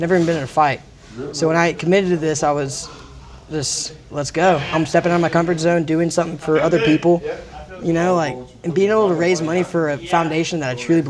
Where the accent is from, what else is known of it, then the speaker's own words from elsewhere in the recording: Atlanta, Georgia, United States; I was born in Atlanta and I grew up in metro Atlanta. Like in the suburbs.